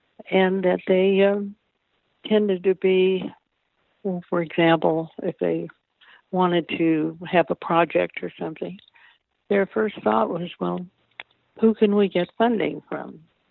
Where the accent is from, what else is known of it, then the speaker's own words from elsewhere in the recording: California, United States; also born or lived in Oklahoma; But so I grew up in California. However, since my mother had several other children, and she went back to visit each time and stayed there a few months or even longer, I sort of, have a foot in Oklahoma too.